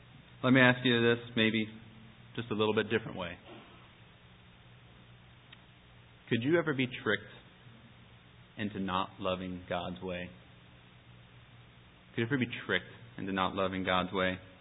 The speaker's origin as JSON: {"language": "English", "town": "Cincinnati", "region": "Ohio", "country": "United States", "tie": "born or raised there", "said": "I grew up in Cincinnati, where I still live today."}